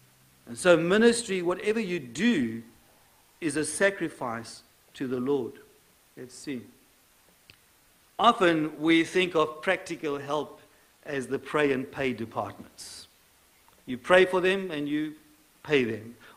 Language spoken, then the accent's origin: English; Durban, KwaZulu-Natal, South Africa; I come from the Durban area, in KwaZulu-Natal.